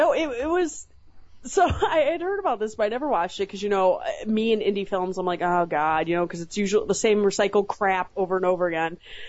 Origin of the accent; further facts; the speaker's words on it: Chicago, Illinois, United States; I'm like, I'm from Chicago, right? Everyone's been to rehab.